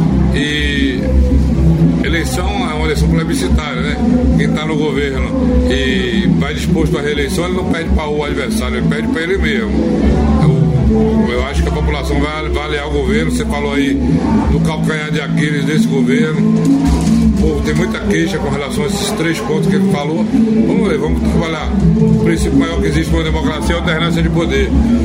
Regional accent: Campo Formoso, Bahia, Brazil; não servir para eu beneficiar a minha terra, não vale nada. E aí eu prefiro ficar com carinho dos Campo Formosenses, que sabem que se eu estou lá é para servir essa terra.

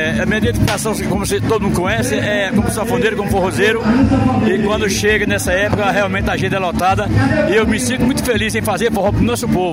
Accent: Northeast Region, Brazil; é como nós nordestinos, norte-nordeste, da nossa cultura de forró

